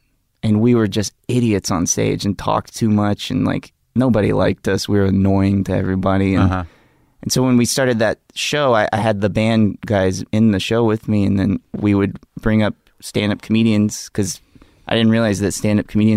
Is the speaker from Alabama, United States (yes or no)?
yes; Gulf Shores, Alabama, United States; I grew up in a place called Gulf Shores, Alabama.